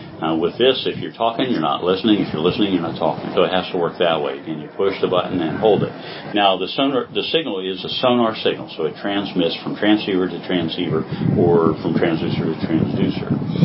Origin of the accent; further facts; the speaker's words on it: West Virginia, United States; In West Virginia.